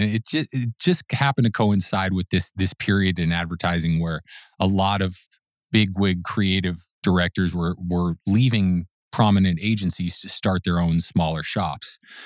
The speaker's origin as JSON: {"language": "English", "town": "Seattle", "region": "Washington", "country": "United States", "tie": "born or raised there", "moved": "as an adult", "lives_now": "Los Angeles, United States", "said": "I moved to LA from Seattle when I turned 18 and went to film school here"}